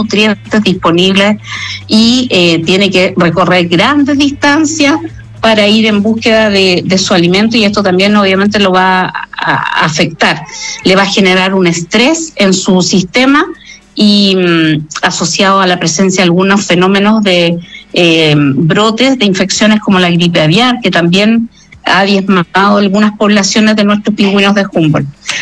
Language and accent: Spanish; Chile; tan importante para todos nosotros como chilenos